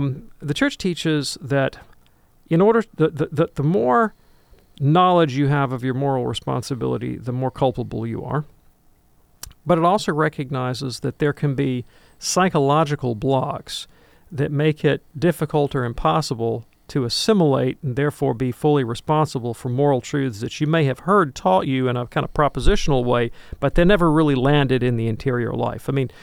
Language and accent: English; the South, United States; Doing this show and growing up in the South, I cannot tell you the thousands of people that I have met that have left Catholicism and given this kind of explanation for it.